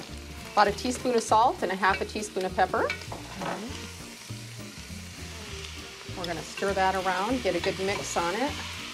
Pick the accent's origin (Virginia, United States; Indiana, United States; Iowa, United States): Iowa, United States; Le Mars; now in Sioux City, United States; I'm not originally from Sioux City. I'm a Midwestern girl, lived in Lamar's and, you know, transplanted here.